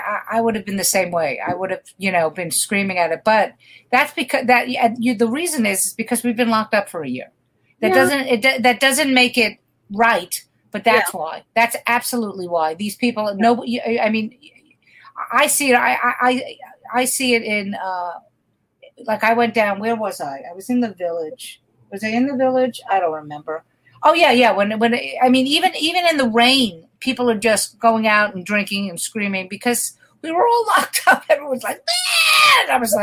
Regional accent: New York, United States; And I come from New York where, what the fuck are you looking at?

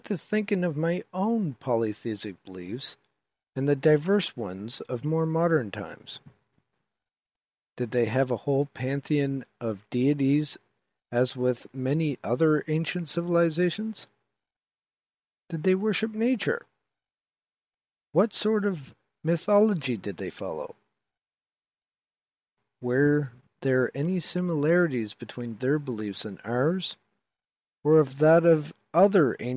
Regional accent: Queensland, Nova Scotia, Canada; The idea of my hometown before modern times always fascinated me. This was probably one of my driving forces to do so much exploring. Queensland is many miles from the closest city.

